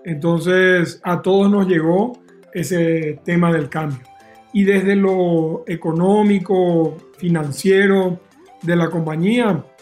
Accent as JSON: {"language": "Spanish", "country": "Paraguay", "said": "Imagínate, yo soy paraguayo, toda mi familia en Paraguay."}